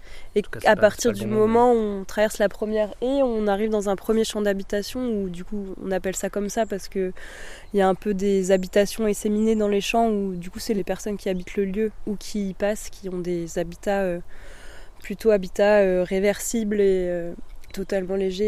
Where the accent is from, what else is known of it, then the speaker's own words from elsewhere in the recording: Grenoble, Auvergne-Rhône-Alpes, France; Moi, je viens de Grenoble, donc pas du tout du coin. Je suis née en ville. Enfin, je viens quand même d'un milieu très urbain.